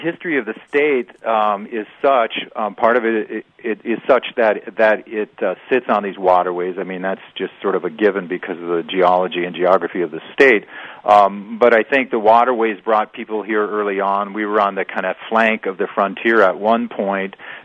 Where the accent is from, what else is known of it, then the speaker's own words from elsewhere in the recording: Wisconsin, United States; I mean, I grew up in Wisconsin, but I've spent 20-some years now in Illinois, and I have become a real advocate for the Midwest